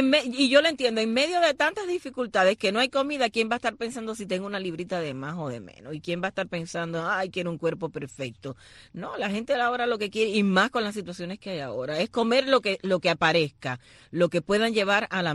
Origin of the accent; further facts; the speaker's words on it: Cuba; Te lo estoy diciendo como mujer cubana.